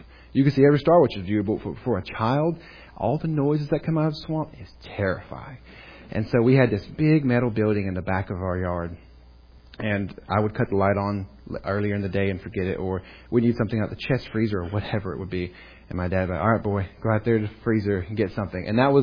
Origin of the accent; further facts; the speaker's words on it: North Carolina, United States; accent: North Carolina; I'm from North Carolina. I still have some accent, but thankfully the Navy's kind of watered it down.